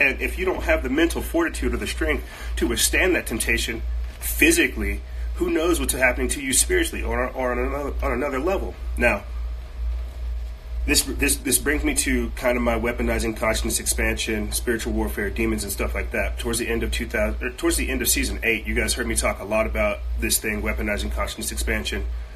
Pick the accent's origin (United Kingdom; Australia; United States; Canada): United States; I love whiskey. I'm an American.